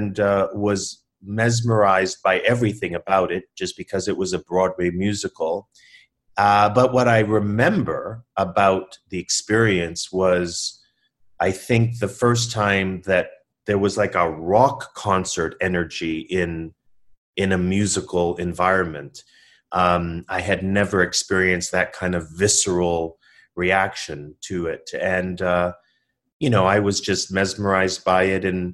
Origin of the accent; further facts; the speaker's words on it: Toronto, Ontario, Canada; And, you know, I was a kid from Toronto, so it wasn't like I was in the know of musicals or what was a good musical or a bad musical.